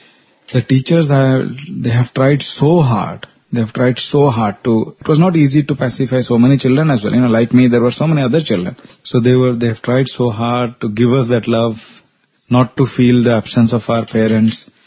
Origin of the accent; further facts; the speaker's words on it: Odisha, India; I was also from Orissa and my father was a devotee of Swami.